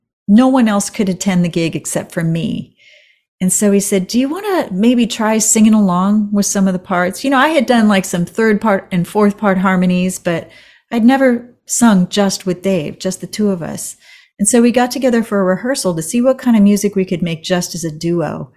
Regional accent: Florida, United States; born there; You know, I was born in Florida and it's all about the Seminoles, you know, down there.

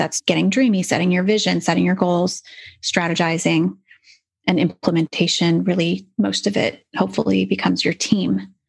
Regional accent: Seattle, Washington, United States; I'm from Seattle originally. I know that word.

